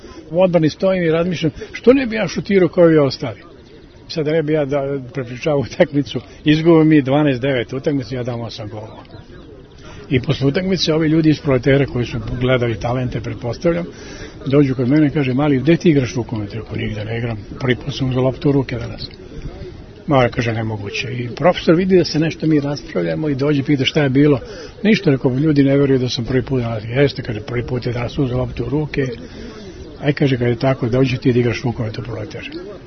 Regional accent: Zrenjanin, Vojvodina, Serbia; also born or lived in Banatsko Miloševo; Ja inače sam rođen u Banatskom Miloševu i kao dečak preselili smo se zbog posla koji je otac dobio u Zrenjaninu, preselio sam se u Zrenjanin. Tu sam i počeo školu, tako da sam do kraja postao Zrenjaninac.

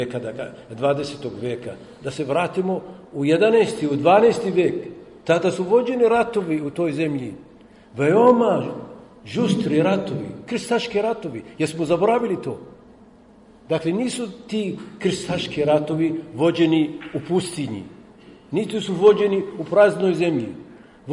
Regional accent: Palestine; i ja sam rođen u Palestini.

